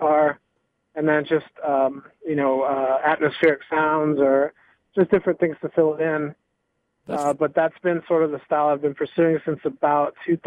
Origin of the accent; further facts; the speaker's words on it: Chicago, Illinois, United States; also born or lived in Seattle-Tacoma / Los Angeles / Austin; now in Dallas, United States; I'm originally from Chicago. I spent my early teens in the Seattle-Tacoma area up in the Northwest.